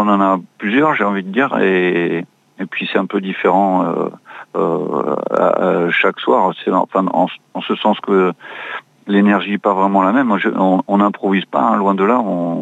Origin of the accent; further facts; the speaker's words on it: Bayonne, Nouvelle-Aquitaine, France; Nous, on est de Bayonne